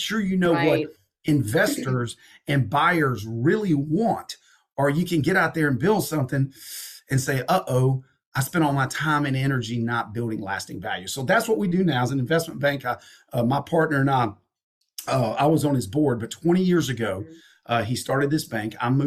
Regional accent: Amarillo, Texas, United States; accent: Southern; Yeah, I'm from Texas. I'm from Amarillo, Texas, in Montgomery, Alabama. But I spoke Southern.

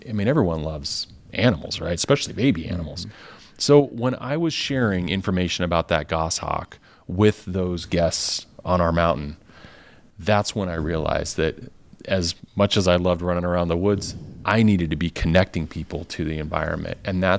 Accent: Oregon, United States; I will tell you, when I grew up in Oregon.

